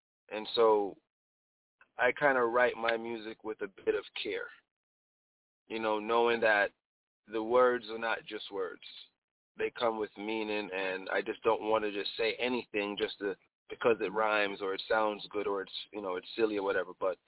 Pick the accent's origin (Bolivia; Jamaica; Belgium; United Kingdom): Jamaica; now in United States; in a foreign land, you know, in the beginning as a youth, just trying to figure out how to maneuver America and still maintain my culture, which is being Jamaican.